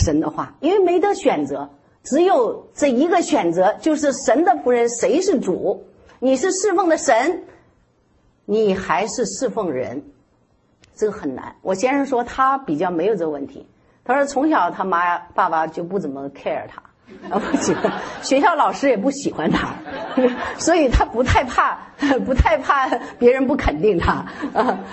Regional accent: China; 我们从中国来的

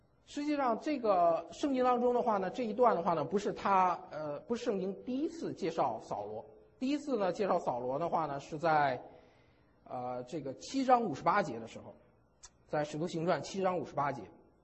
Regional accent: China; 命运，我们知道，在中国人来讲的话呢，就是讲的是啊，要靠自己，要靠自己的努力，人定胜天。

